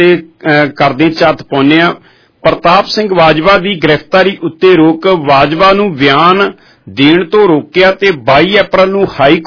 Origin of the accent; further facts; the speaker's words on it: Punjab, India; now in Brampton, Canada; ਜਦੋਂ ਮੈਂ ਪੰਜਾਬ ਤੋਂ ਆਇਆ ਸੀ